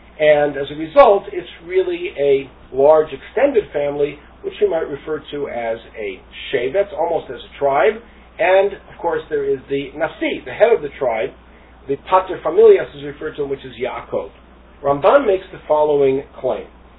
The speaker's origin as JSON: {"language": "English", "town": "Hollywood", "region": "California", "country": "United States", "said": "remember I'm from Hollywood"}